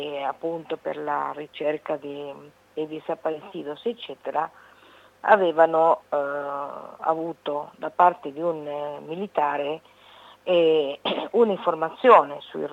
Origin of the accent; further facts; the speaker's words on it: Uruguay; nel mio paese, che è l'Uruguay.